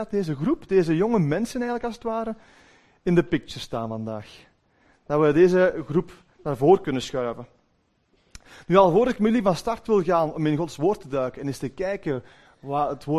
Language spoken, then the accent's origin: Dutch; Westerlo, Antwerp, Belgium; Ja, ik kom uit de buurt van Antwerpen. Ik ben niet van de stad. Ik kom meer van de parking ook, ja? Zoals ze altijd zeggen. Ik kom uit de regio Kempen eigenlijk. Ik ben afkomstig uit Westerlo.